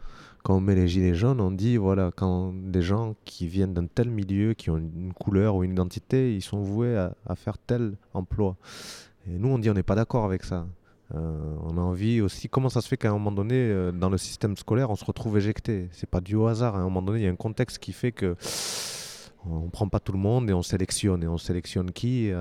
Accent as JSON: {"language": "French", "town": "Talence", "region": "Nouvelle-Aquitaine", "country": "France", "tie": "born or raised there", "said": "Mais non, je suis né à Talence, à côté de Bordeaux. Je suis un Bordelais. J'ai jamais voulu partir de ma région."}